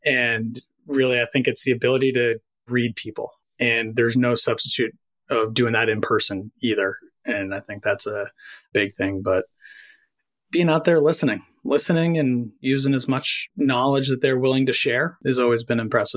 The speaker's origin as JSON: {"language": "English", "town": "Quincy", "region": "Massachusetts", "country": "United States", "tie": "born or raised there", "said": "growing up in Quincy, a lot of chipping golf balls in the backyard, and eventually started walking my way up to Furnace Brook and playing there, and also over at President's."}